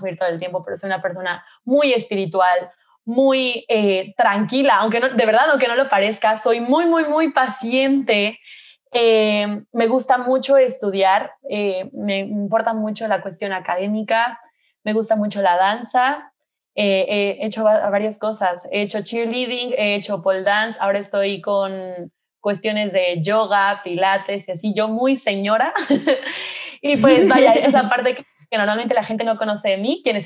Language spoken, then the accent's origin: Spanish; Mexico City, Mexico; moved away as an adult; also born or lived in California, United States; yo nací en California, Estados Unidos. Estuve allí hasta los 3 años más o menos. Después me fui a Ciudad de México, es donde he vivido la mayor parte de mi vida. Y después de eso, hace un poquito más de un año, en julio, me vine a vivir a Madrid, en donde vivo actualmente.